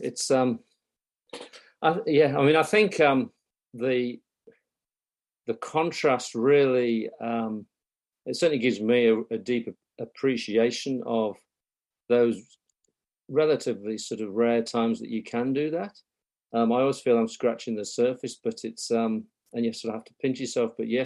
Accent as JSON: {"language": "English", "region": "England", "country": "United Kingdom", "moved": "yes", "lives_now": "New Zealand", "said": "So, look, I'm obviously from England originally, and when I came to New Zealand"}